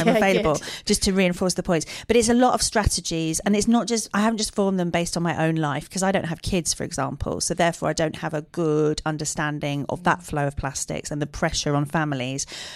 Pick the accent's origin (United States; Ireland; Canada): Ireland; Dublin, Leinster; during the 1980s, I grew up in South County Dublin, where the wind and the rain and the humidity conspired to turn my hair